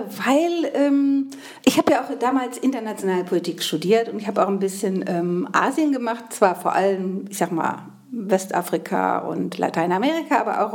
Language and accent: German; Eifel, Germany; Ich komme ja aus dem Dorf in der Eifel.